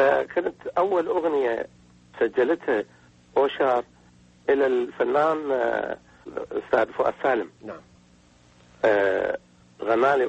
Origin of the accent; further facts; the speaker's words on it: Iraq; now in Australia; انا طبعا عراقي وسابقى ان شاء الله كذلك